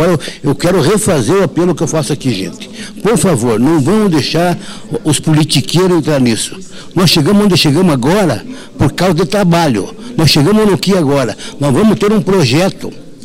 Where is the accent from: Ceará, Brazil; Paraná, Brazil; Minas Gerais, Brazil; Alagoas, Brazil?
Paraná, Brazil; Londrina; born there; Eu sou nascido em Londrina.